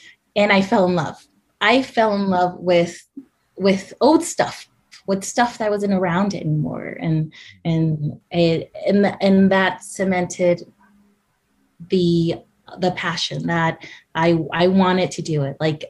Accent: Cudahy, California, United States; So originally, I am from Cudahy, California. I grew up in a totally immigrant community. Everyone spoke Spanish, and my parents are both Salvadoran immigrants, and they came here in the 70s.

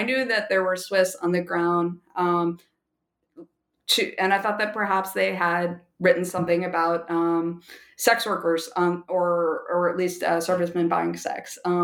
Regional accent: United States; I mean, I'm American.

